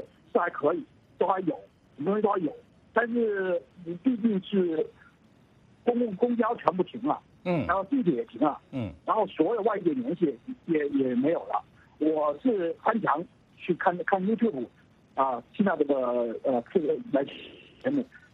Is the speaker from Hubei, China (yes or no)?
yes; Wuhan, Hubei, China; 我是从武汉打来的，我是武汉人